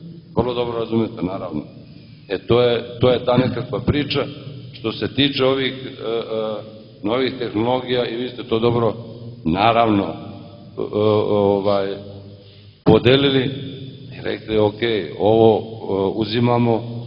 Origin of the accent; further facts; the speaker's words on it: Novi Sad, Vojvodina, Serbia; da li mi u Srbiji, a govorim mi, pošto dolazim iz Novog Sada